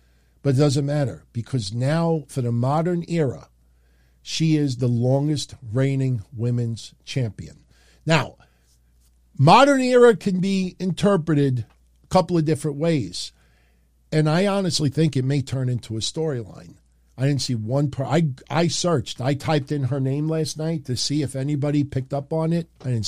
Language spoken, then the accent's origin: English; Queens, New York, United States; I'm an Italian from Queens, New York.